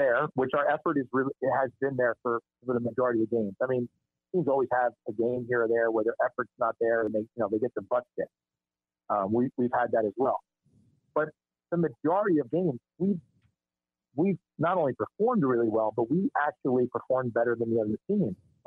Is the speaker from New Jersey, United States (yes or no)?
yes; New Jersey, United States; I was Eagles. I'm right across the bridge from Philly, about 20 minutes.